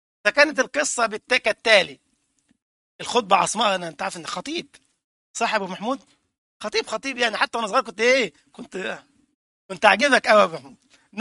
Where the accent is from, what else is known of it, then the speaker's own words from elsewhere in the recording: Egypt; كان احد المشايخ عندنا في مصر رحمه الله